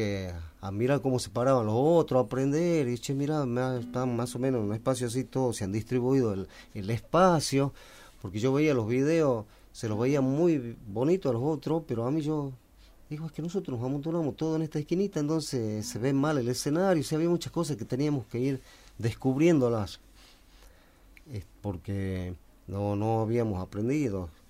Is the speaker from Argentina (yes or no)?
yes; Aguaray, Salta, Argentina; also born or lived in Tarija; Aguaray, que es mi pueblo, y uno más al año, olvídate, el resto es todo allá.